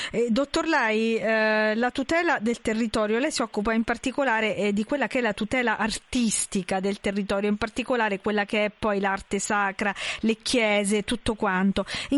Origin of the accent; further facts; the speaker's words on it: Molise, Italy; Io sono molisana, quindi conosco bene questa problematica.